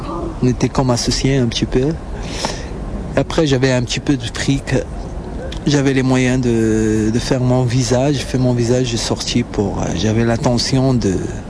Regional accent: Rabat, Rabat-Salé-Kénitra, Morocco; also born or lived in Lyon, France; Ouais, en fait, c'est ma ville natale, ici, à Rabat. Et voilà, j'ai vécu à Lyon pendant 5 ans.

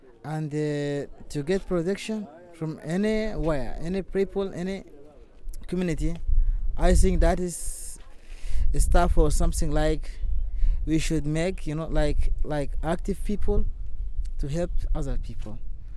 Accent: Sudan; English is a second language; I come from Sudan, and everyone know the problem of Sudan. That means my problem, I'm not tourist, first of all. Just I need protection because I come from war areas.

